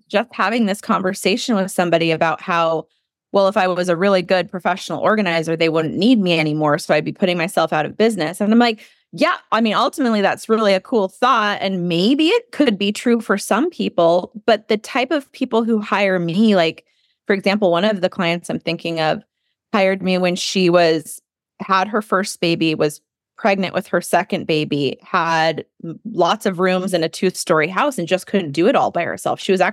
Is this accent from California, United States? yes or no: yes; Santa Barbara, California, United States; both born and raised in Santa Barbara. So we have a really great friend base here.